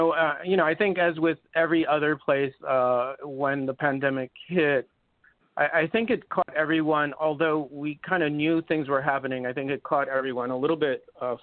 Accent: New York City, New York, United States; I was born in the Bronx, grew up in the Bronx.

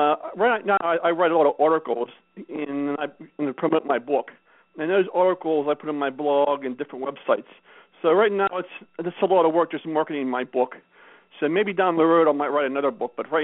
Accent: Pittsburgh, Pennsylvania, United States; I'm more of a Steelers fan because I'm from Pittsburgh.

